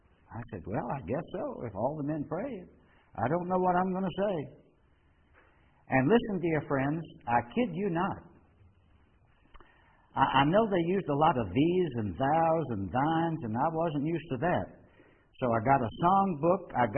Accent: Richmond, Virginia, United States; We attended the chapel there in Richmond, Virginia, my hometown

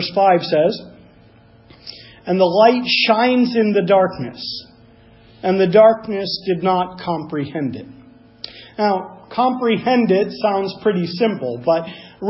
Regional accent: Pottstown, Pennsylvania, United States; born there; now in Birdsboro, United States; Well, I was born in Pottstown. Deer in the headlights look. No clue. Well, where do you live now? Birdsboro.

